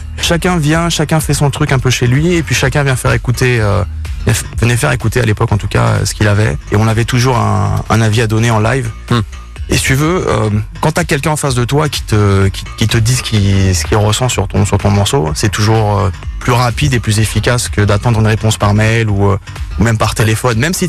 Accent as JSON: {"language": "French", "country": "France", "said": "parce que je suis français et c'est une salle mythique quand même."}